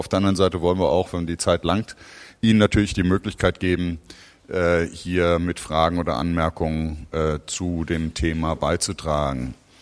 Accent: Hesse, Germany; Zakia Schlihi ist, wie ich, Hessin. Wir sind beide aus Hessen.

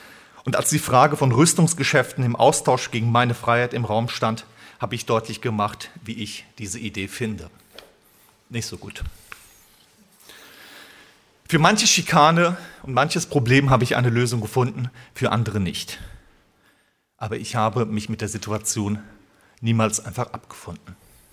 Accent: Flörsheim am Main, Hesse, Germany; born there; den Bürgermeister meiner Geburtsstadt Flörsheim am Main.

